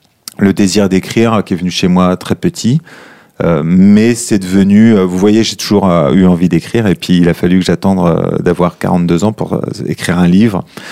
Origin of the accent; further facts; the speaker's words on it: Pontoise, Île-de-France, France; Tout à fait, j'ai grandi à Pontoise.